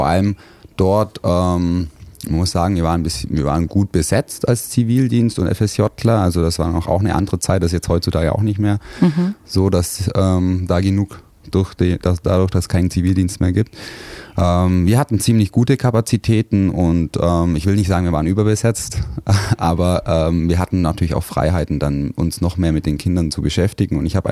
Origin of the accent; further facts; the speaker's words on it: Neu-Ulm, Bavaria, Germany; In einem kleinen Vorort von Neu-Ulm, Burlafingen, vielleicht sagt das dem einen oder anderen etwas. Ländlich, das war schön für mich auf jeden Fall